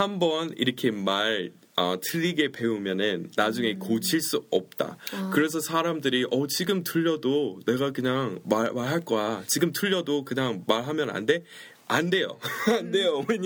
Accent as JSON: {"language": "Korean", "town": "Daegu", "region": "North Gyeongsang", "country": "South Korea", "said": "그러니까 여자이고 대구에서"}